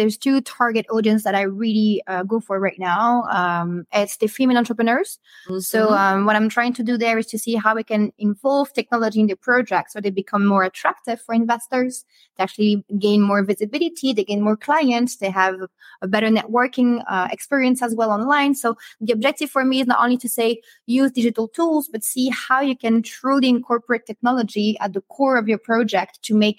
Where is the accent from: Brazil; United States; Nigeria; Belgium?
Belgium; Brussels, Brussels-Capital Region; I'm actually from Brussels myself, so this is home to me.